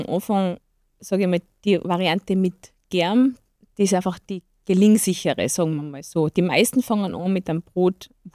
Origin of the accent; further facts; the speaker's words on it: Salzburg, Austria; Das gibt es nicht bei uns im Lungau.